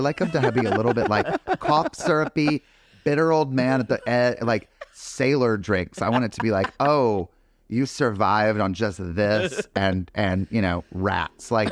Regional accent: North Carolina, United States; because growing up in North Carolina, we never really had black and white cookie.

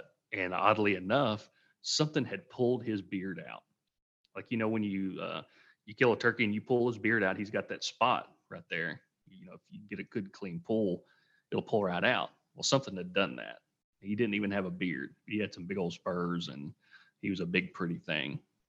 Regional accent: Tennessee, United States; Yeah, I am from Tennessee, grew up there.

